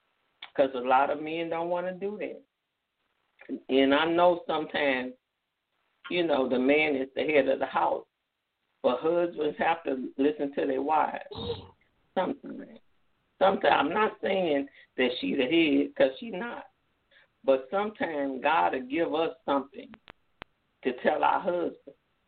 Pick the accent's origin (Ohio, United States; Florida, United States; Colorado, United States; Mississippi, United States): Mississippi, United States; I'm from Mississippi. That's who I am.